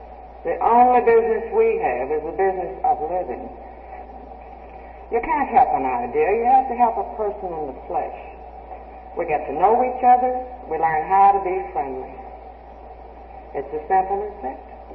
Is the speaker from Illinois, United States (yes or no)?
no; Colorado City, Texas, United States; from Colorado City, Texas.